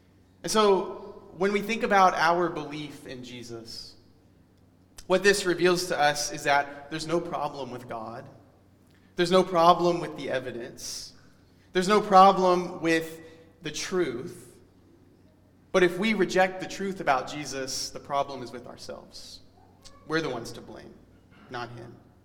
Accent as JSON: {"language": "English", "region": "Alabama", "country": "United States", "tie": "born or raised there", "also_born_or_lived": "San Francisco, United States", "said": "You know, I've told you guys that I grew up in Alabama and that I lived for 3 years in San Francisco before moving here."}